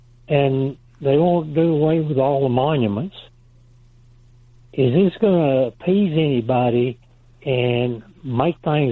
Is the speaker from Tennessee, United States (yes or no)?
yes; Tennessee, United States; born there; Hey, I was born in Tennessee and have been in Alabama for maybe a year. I worked at a place in 30 years in Tennessee.